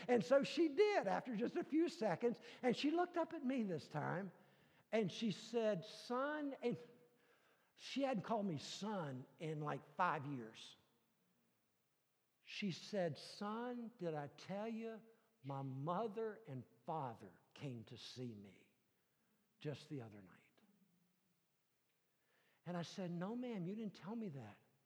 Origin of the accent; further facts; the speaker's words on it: Richmond, Virginia, United States; The picture on the left is from my hometown in Chaco Bottom, Richmond, Virginia